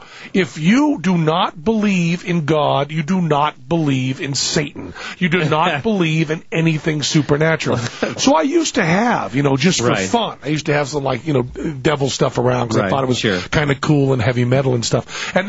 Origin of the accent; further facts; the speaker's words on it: Massachusetts, United States; people know I'm from Massachusetts.